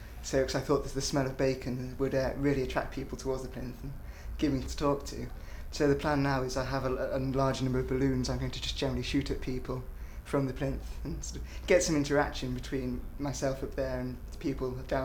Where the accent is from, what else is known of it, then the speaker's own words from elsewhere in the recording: Oxford, South East England, United Kingdom; I am 25 and I come from Oxford.